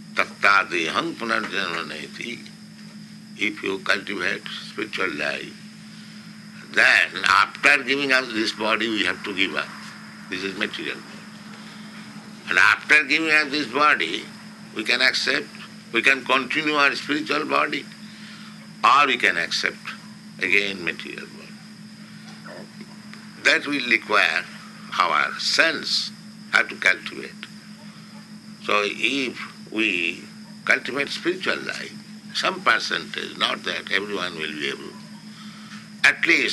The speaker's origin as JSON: {"language": "English", "country": "India", "said": "Therefore, I am an Indian, poor Indian."}